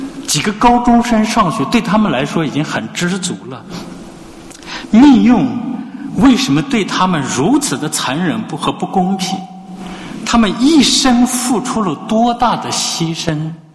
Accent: Qinghai, China; 他一听说我是青海的，就叹气说，哎，那个地方太酷了。那次经历让我开始意识到，原来我的家乡在别人的眼里是如此的贫穷和落后

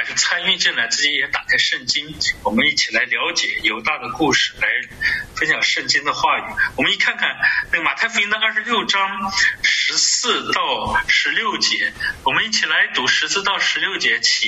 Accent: China; 这是我们中国人非常

